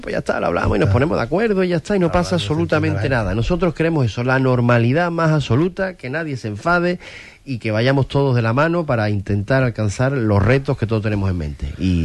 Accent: Huelva, Andalusia, Spain; los que somos tan de Huelva, nos gusta verlo de Huelva y escucharlo de Huelva

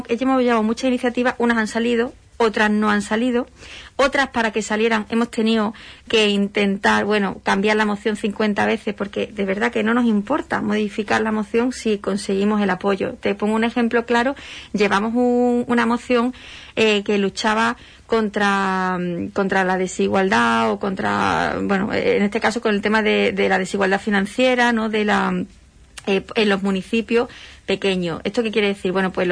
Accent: Huelva, Andalusia, Spain; todo el mundo sabe que soy la de Huelva

